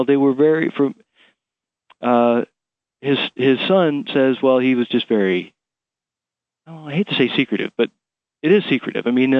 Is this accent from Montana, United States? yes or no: yes; Billings, Montana, United States; I was raised in Billings, Montana. And I went to Billings Senior High.